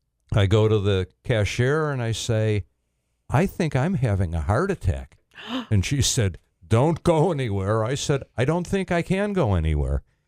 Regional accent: Chicago, Illinois, United States; I'm from Chicago. We love our blues. We love our Chicago Cubs.

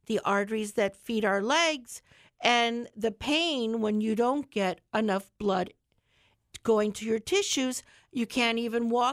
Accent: Florida, United States; because I grew up here in Charlotte County

